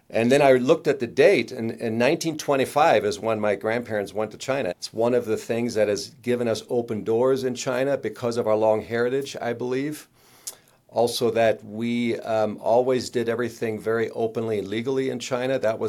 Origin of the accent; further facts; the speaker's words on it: Germany; In fact, I grew up in Germany during those years.